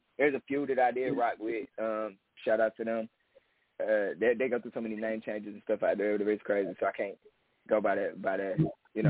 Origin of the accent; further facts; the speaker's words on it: Cleveland, Ohio, United States; But it's from Cleveland. I'm from Cleveland, like, 100%. I consider myself a Cleveland artist still. No matter where I go, Cleveland is my heart. That's where I was born. That's where I got my start at.